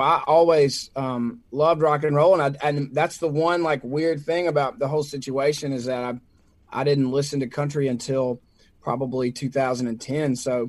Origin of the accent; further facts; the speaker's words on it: Mississippi, United States; Well, so I grew up in Mississippi, and I grew up very country